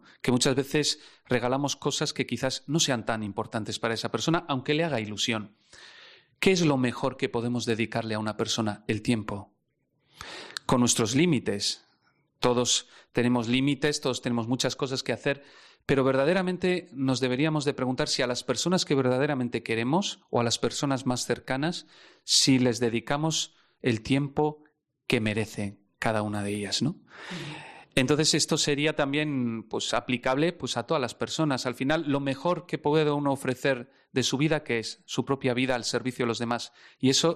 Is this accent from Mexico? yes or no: no; Azpeitia, Basque Country, Spain; En mi pueblo, que soy de Azpeitia, por ejemplo, todavía siguen los niños saliendo.